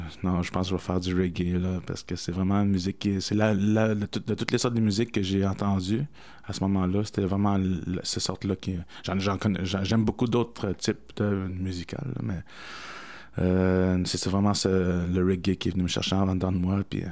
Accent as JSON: {"language": "French", "town": "Montreal", "region": "Quebec", "country": "Canada", "tie": "born or raised there", "said": "En fait, j'ai grandi un peu à Montréal aussi. J'ai passé mon adolescence ici. J'ai fait mon secondaire."}